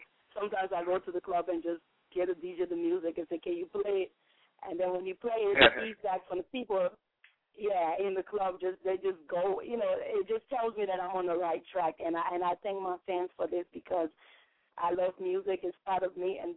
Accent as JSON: {"language": "English", "country": "Liberia", "tie": "born or raised there", "also_born_or_lived": "Guinea", "said": "Well, I was born and raised in Liberia, and moved to Guinea a little bit. Spent a couple of years there, and while I was there, I learned a couple of languages there."}